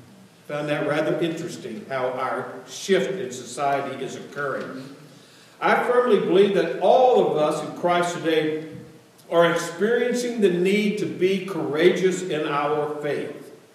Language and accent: English; Texas, United States; I grew up in Texas where my aunts still hug and kiss on me.